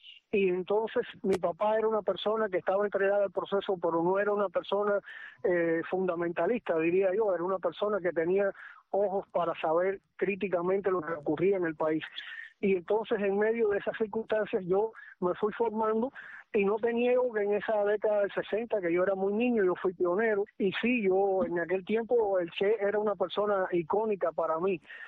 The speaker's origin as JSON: {"language": "Spanish", "region": "Cienfuegos", "country": "Cuba", "tie": "born there", "said": "Sí, sí, nací en Cienfuegos, sí."}